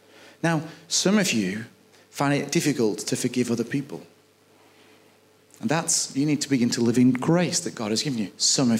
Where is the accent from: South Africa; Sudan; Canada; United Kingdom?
United Kingdom; I'm British, I'm a farmer, I'm reserved.